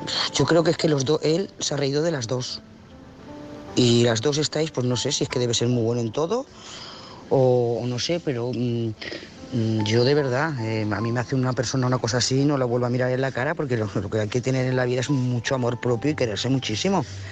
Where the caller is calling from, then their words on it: Lloret de Mar, Catalonia, Spain; de Lloret de Mar.